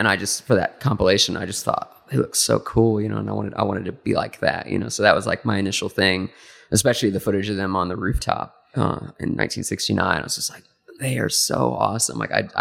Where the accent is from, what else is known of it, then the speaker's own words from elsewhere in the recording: Illinois, United States; Growing up in Southern Illinois, you got the phone number stuck in your head.